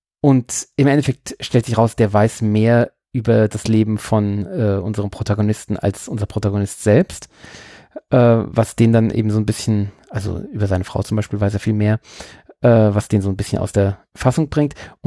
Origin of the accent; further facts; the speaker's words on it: United States; German is a second language; den kann man halt, ich glaube, ich als Amerikaner nicht verstehen